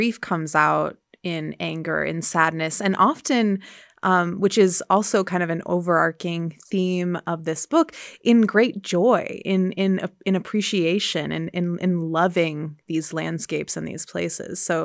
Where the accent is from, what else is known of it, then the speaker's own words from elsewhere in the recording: Montana City, Montana, United States; growing up outside of Helena, I grew up in Montana City, which is about 10 miles south of Helena. It was such a sunny valley.